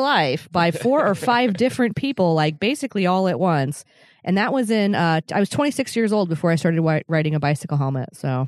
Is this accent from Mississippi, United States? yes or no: no; Colorado, United States; now in Portland, United States; In northern Colorado. And we mostly rode our bikes around the neighborhood, and we lived in a little suburb, and there was big sidewalks and wide roads